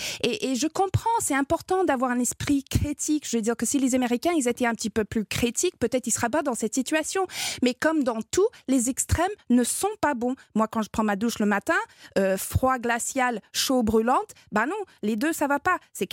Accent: Canada; first language English; French is a second language; now in France; si vous l'entendez dans mon petit accent, je suis canadienne anglophone, je ne suis pas française encore, le dossier est en cours.

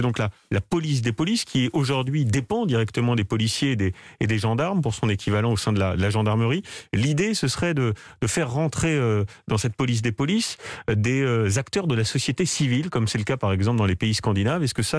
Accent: France

